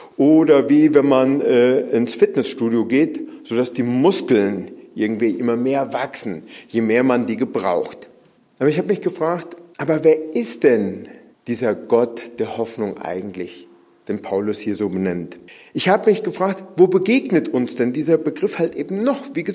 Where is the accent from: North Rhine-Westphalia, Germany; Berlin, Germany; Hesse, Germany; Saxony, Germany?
North Rhine-Westphalia, Germany; Siegen; naja, ich bin in Siegen aufgewachsen, im Siegerland.